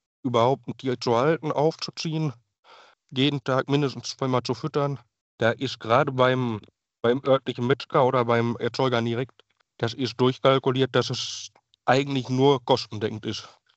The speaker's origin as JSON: {"language": "German", "region": "North Rhine-Westphalia", "country": "Germany", "said": "Ich bin aus Ostwestfalen, Teutoburger Wald."}